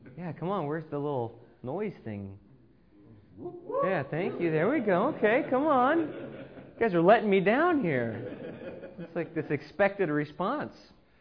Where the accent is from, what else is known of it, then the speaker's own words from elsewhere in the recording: Los Angeles, California, United States; now in Texas, United States; As Brian said, I grew up in Los Angeles, California, which is so different than here in Texas in the South.